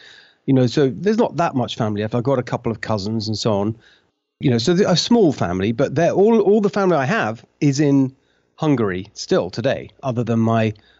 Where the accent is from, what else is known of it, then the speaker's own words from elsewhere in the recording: Brighton, South East England, United Kingdom; also born or lived in London; So London was where I was born. But I was raised in a town called Brighton. That's really what I think of as home, this town called Brighton, which is on the south coast of England.